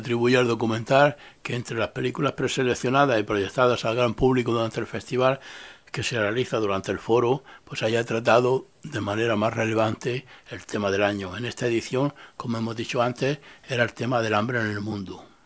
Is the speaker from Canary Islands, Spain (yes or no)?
no; Region of Murcia, Spain; yo como murciano le traje simientes autóctonas de la región